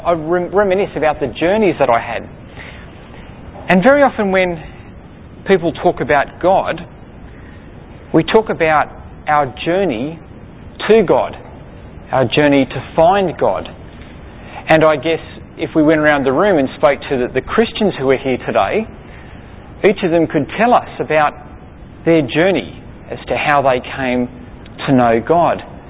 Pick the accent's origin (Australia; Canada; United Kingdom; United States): Australia; Sydney, New South Wales; I grew up in New South Wales, and I grew up in Sydney